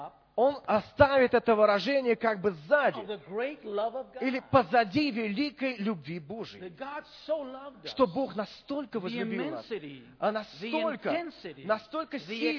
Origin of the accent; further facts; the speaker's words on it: California, United States; я родился и вырос в городе, в Калифорнии. Это пустыня. Это глубоко-глубоко в пустыне. Там песок, кактусы, скорпионы